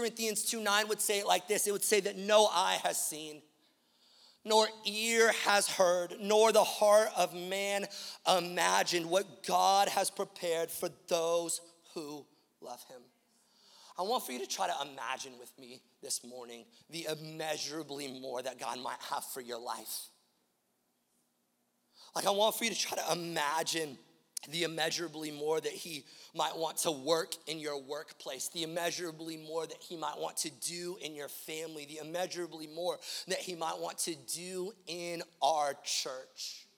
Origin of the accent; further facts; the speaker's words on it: the South, United States; because we're from the South, and that girl's gonna have manners, right?